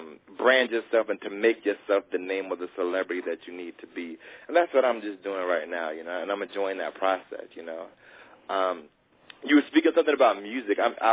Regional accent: Atlanta, Georgia, United States; now in Queens, United States; I was born in New York. I'm born in Queens. I was raised in Atlanta, and now I live right back in Queens. So I got a little Southern hospitality with the New York hustle, as I like to say.

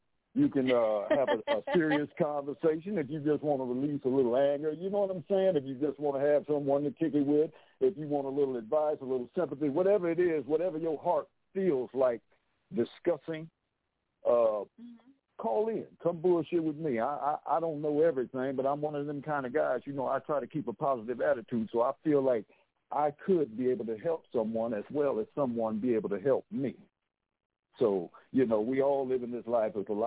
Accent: Illinois, United States; I am located in the Midwest. I'm from Illinois.

